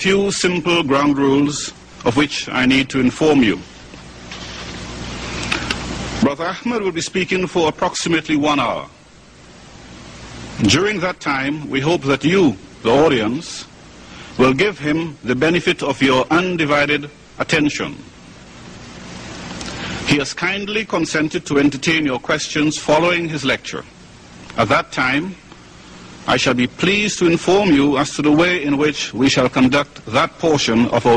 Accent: United Kingdom; now in Jubail, Saudi Arabia; I embrace Islam 31 years ago. I come from Britain and I am presently employed by the Royal Commission here in Jubail.

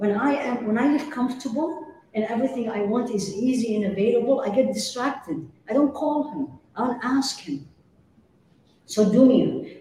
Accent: Midwest, United States; because I come from the Midwest, where the weather is hard, it's harsh.

